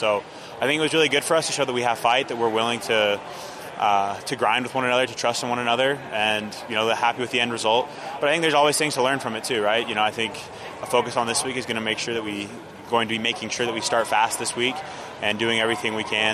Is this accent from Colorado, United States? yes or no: yes; Colorado, United States; You know, being from Colorado, my hometown's an hour south of there.